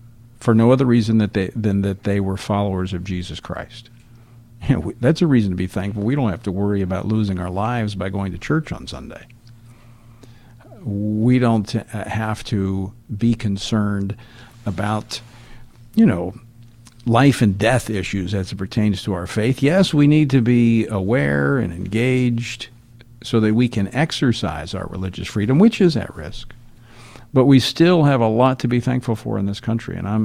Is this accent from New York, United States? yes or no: no; Louisiana, United States; I know back in my home state of Louisiana, challenging year in the wake of a flood.